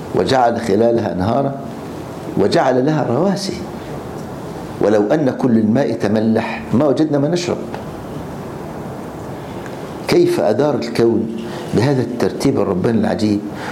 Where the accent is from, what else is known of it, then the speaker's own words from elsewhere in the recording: Egypt; نصطاد سمك في البحر الأحمر عندنا في مصر